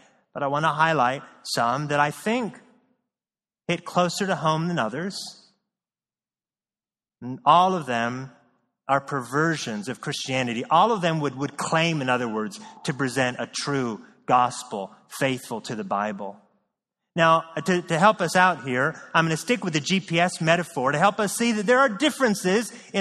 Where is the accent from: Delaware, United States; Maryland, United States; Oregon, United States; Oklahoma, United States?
Oregon, United States; I grew up in Oregon, by the way, a huge, huge Mormon territory.